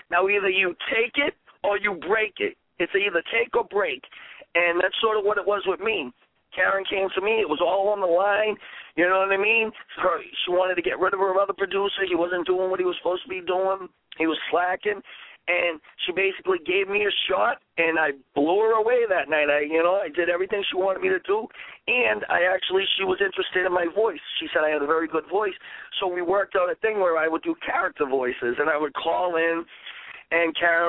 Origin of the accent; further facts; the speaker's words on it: Boston, Massachusetts, United States; And I come from South Boston, the projects. I grew up in, you know, the poor side of town.